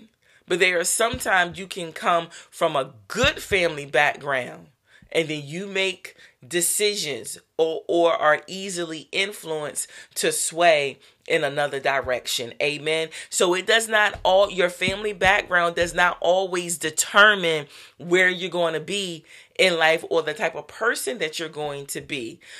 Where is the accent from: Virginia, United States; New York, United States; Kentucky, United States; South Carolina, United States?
Virginia, United States; now in Philadelphia, United States; You guys know I'm from Virginia. I live up in Philadelphia and my family is not here.